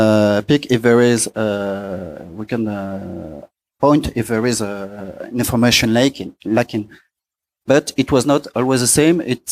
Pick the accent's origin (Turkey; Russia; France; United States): France; English is a second language; I'm from France